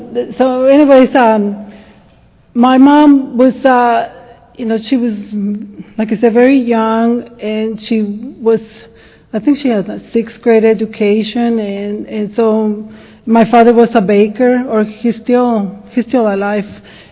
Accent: Ensenada, Baja California, Mexico; I am from Ensenada, Mexico.

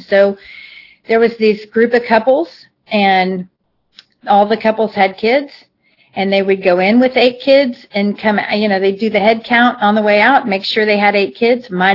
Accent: Austin, Texas, United States; I grew up in Austin, Texas, in the Hill Country, and I'm Irish and Italian and Comanche Indian.

